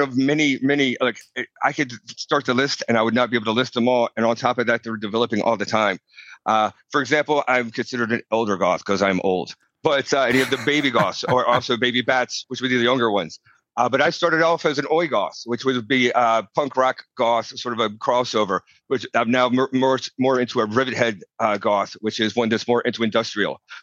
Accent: the South, United States; But I grew up in, as you could probably tell, I grew up in the States. I grew up in a very conservative southern state.

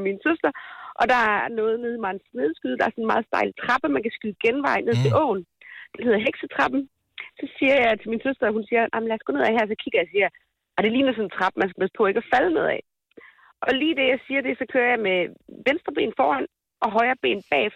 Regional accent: Løkken, North Denmark Region, Denmark; Jeg kommer fra Løkken.

